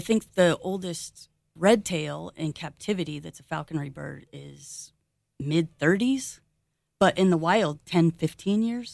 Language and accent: English; Reno, Nevada, United States; moved away as an adult; now in Miwok Village, United States; I am third generation Renoite, and we came from a big Italian family here in Reno, and I was here till I was 18, and then moved to a little town called Miwok Village, California